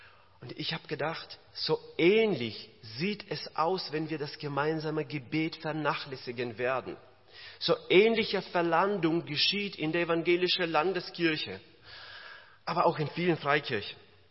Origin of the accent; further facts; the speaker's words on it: Kazakhstan; Ich bin in Kasachstan groß geworden, da zur Welt gekommen, da groß geworden.